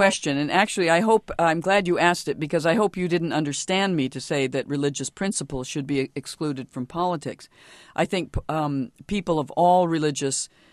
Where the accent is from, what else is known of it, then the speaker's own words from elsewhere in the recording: Bozeman, Montana, United States; from Bozeman, where I grew up in Montana